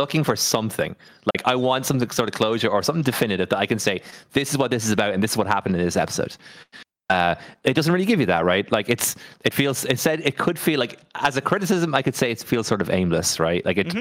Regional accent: Ireland; as a Catholic, I grew up Catholic in Ireland, and Ireland's a really like quite religious society.

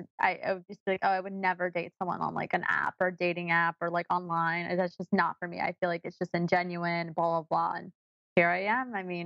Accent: Fairfax, Virginia, United States; I was born in Fairfax. I've moved all over.

